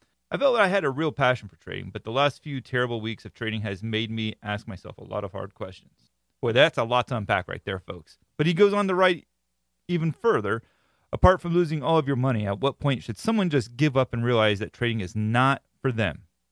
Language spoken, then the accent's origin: English; Ireland; Now, I'm actually Irish myself